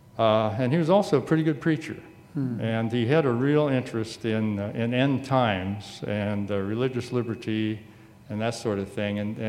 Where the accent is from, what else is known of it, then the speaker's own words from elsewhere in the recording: Snoqualmie, Washington, United States; I grew up out in Snoqualmie, a little town to the east of here that's kind of nestled down in the valley between Rattlesnake Ridge and Mount Si.